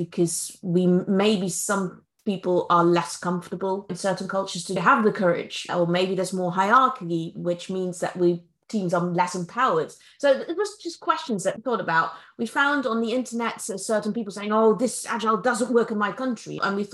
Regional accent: Netherlands; now in United Kingdom; I was raised in the Netherlands, but my dad was Italian, my mum was Dutch, been raised in quite an Italian way, I would say. Then moved over to the UK.

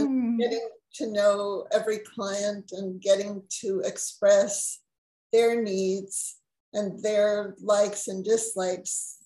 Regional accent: Mexico City, Mexico; now in Dallas, United States; I was born and raised in Mexico City. My mother was American, so I was very fortunate to learn both languages, English and Spanish, at the same time.

